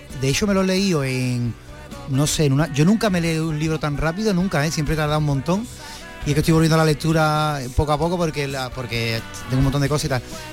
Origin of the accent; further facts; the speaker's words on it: Cádiz, Andalusia, Spain; Yo soy más de Cádiz que los cañones de las esquinas.